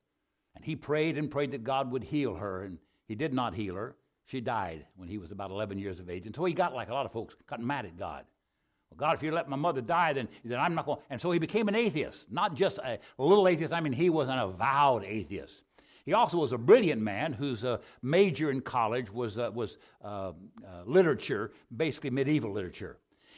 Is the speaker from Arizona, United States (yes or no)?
yes; Arizona, United States; Now, as a young man, born and raised in Arizona, I realized a difficult time. First of all, in Arizona, you cannot, the winters are so delightful, you cannot tempt people with heaven if you live in Arizona.